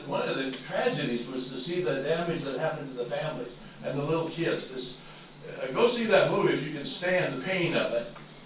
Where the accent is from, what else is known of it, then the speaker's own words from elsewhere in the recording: Idaho, United States; it's a lot like growing up in Idaho was for me when I was a boy.